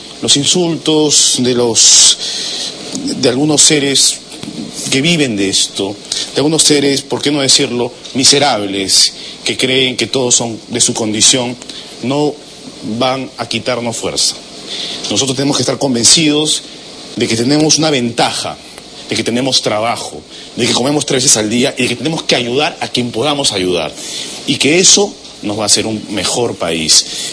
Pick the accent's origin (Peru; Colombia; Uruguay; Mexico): Peru; ese gesto que hablaba bien de nosotros como peruanos